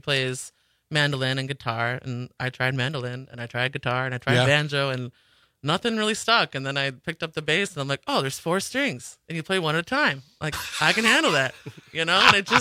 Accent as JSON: {"language": "English", "town": "Sandwich", "region": "Illinois", "country": "United States", "tie": "born or raised there"}